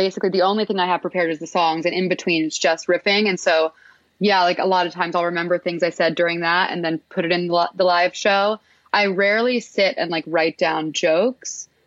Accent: Houston, Texas, United States; Yeah, I mean, I grew up doing like musical theater. I'm from Houston.

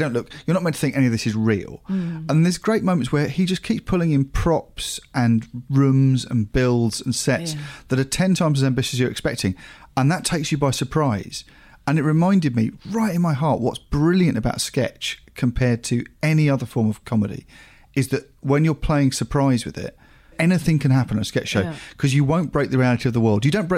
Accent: Australia; But being Australian

